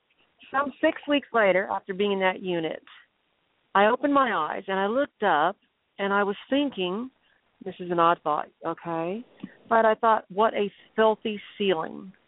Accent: Texas, United States; I said, oh, sweetie, I'm a Texan. Just point me the direction.

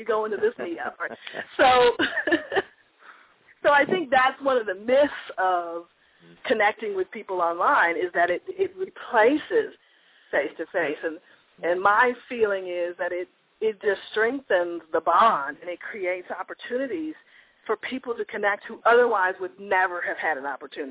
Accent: Tulsa, Oklahoma, United States; I made the decision to relocate back to my hometown of Tulsa full-time. While I do spend time teaching at UCR, I have moved my home base to my hometown.

